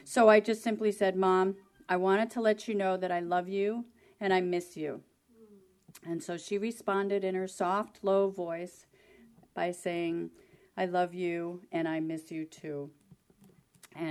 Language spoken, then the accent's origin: English; New Jersey, United States; born there; in the hospital where I was born, the same hospital that I was born in New Jersey.